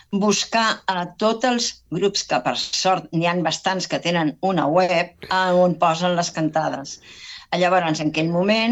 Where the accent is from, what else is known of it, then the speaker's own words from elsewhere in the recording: Reus, Catalonia, Spain; No. Va, jo soc de Reus.